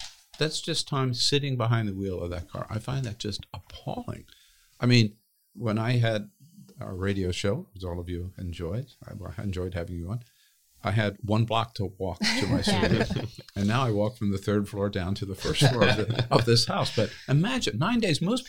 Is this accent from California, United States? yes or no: yes; California, United States; As a Californian, thank you for highlighting this, and still having family in California and grandchildren in California.